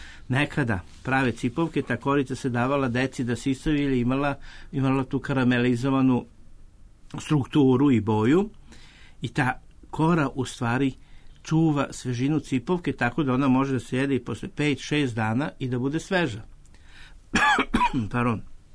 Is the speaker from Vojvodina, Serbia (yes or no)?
yes; Vojvodina, Serbia; u Vojvodini smo mi, ja sam iz Vojvodine